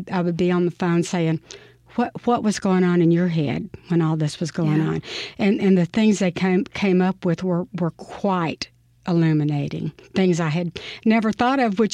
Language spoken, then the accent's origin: English; Greenville, Mississippi, United States; I grew up in Greenville, Mississippi. I was a senior when the federal government forced desegregation.